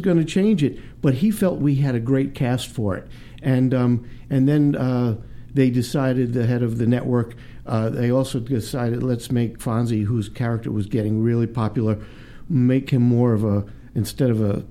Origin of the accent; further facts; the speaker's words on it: Brooklyn, New York, United States; So I remember calling my parents, because I grew up in Brooklyn, and I was out in California.